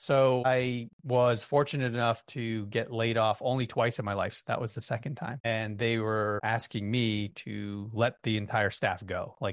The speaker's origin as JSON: {"language": "English", "town": "Yonkers", "region": "New York", "country": "United States", "tie": "born or raised there", "said": "But yeah, dude, I mean, grew up in New York, born and raised in Yonkers, New York."}